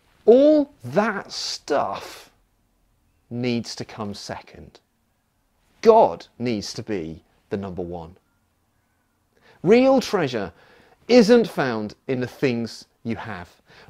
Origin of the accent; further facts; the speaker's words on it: United Kingdom; Let's be honest, we are British.